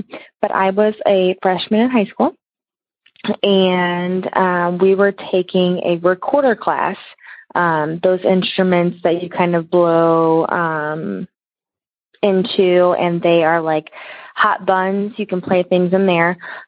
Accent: St. Louis, Missouri, United States; I am from St. Louis, Missouri

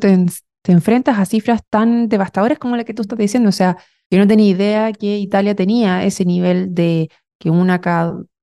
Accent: Chile; Todavía es una discusión que en mi país, bueno, ustedes saben, en Chile estamos todavía teniendo

